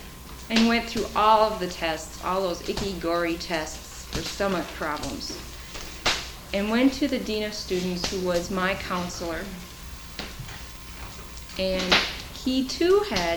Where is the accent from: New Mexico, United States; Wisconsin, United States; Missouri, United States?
Wisconsin, United States; also born or lived in Minnesota; now in Holden Village, United States; My background is Midwestern. I grew up in Wisconsin and lived in Minnesota for about 5 years.